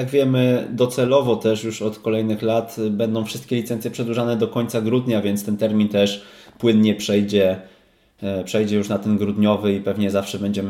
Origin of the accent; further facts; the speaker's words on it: Wrocław, Lower Silesian Voivodeship, Poland; my jesteśmy z Wrocławia